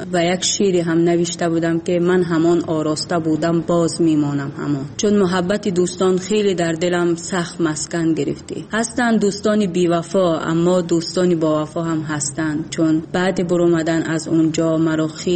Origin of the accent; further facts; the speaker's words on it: Tajikistan; اصلا وقتی که من بیرون از تاجیکستانم بودم